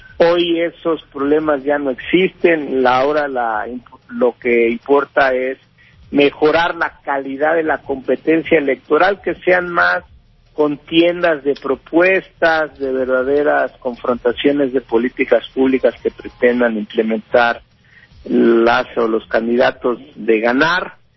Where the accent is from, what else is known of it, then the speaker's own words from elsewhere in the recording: Mexico; Lo que nos queda como mexicanas y mexicanos es seguir fortaleciendo a nuestras instituciones electorales.